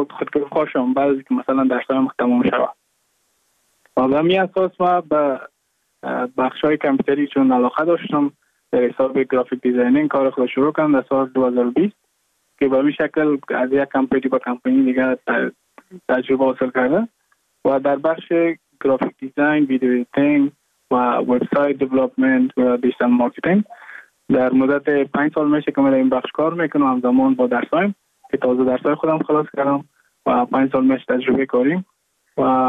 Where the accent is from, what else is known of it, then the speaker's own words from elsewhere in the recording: Mazar-i-Sharif, Balkh, Afghanistan; now in Goa, India; از مزار شریف هستم، از قریه شیرآباد که از قریای درفتاده مزار شریف بخش می باشد که ما در سال 2019 ماه جون به هندوستان آمدم